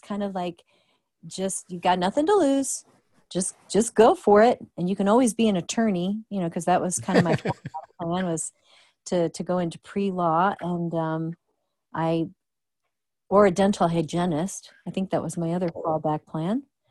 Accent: Rockford, Illinois, United States; Well, I guess growing up in Rockford, Illinois, without having seen a Broadway show

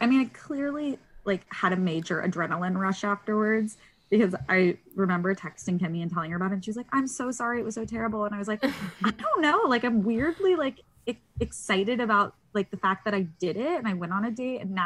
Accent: Kentucky, United States; now in Los Angeles, United States; Nobody's from like, I'm a Jew from Kentucky. I'm like a unicorn.

